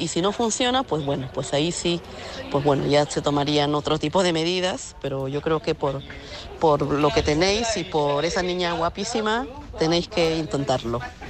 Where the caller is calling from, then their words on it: Madrid, Community of Madrid, Spain; de Madrid.